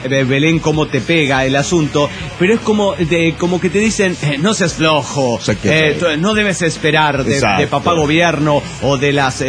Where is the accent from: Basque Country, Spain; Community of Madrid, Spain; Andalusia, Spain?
Community of Madrid, Spain; Madrid; de Madrid, España.